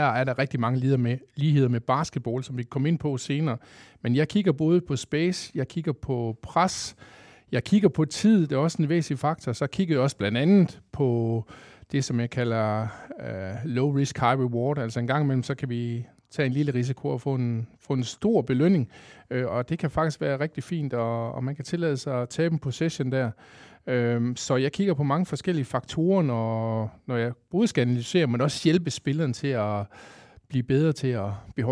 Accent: Kolding, Region of Southern Denmark, Denmark; Jeg er 47 år fra Kolding, og jeg er fodboldindkasttræner.

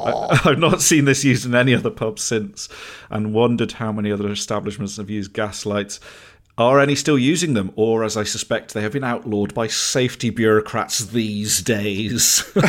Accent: Harrogate, Yorkshire and the Humber, United Kingdom; I grew up in Harrogate

